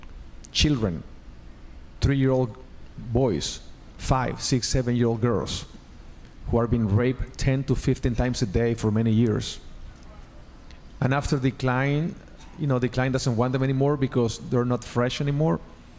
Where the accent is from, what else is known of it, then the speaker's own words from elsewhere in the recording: Mexico; now in United States; I'm from Mexico. I love Mexico.